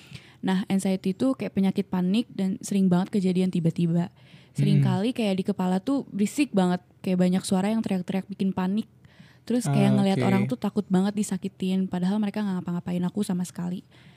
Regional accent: Bogor, West Java, Indonesia; Asli Bogor.

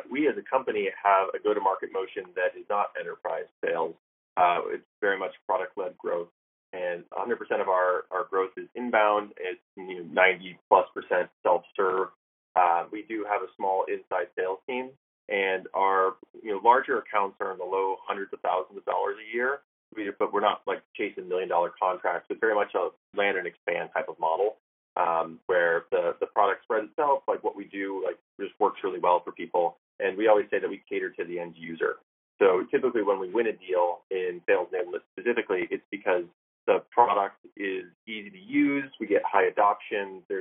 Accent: South Dakota, United States; I'm originally from South Dakota, which is in the middle of nowhere.

